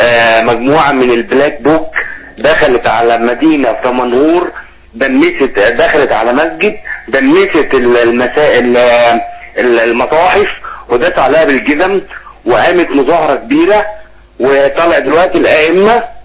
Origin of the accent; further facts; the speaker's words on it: Cairo, Cairo Governorate, Egypt; لا انا من هنا، انا من القاهرة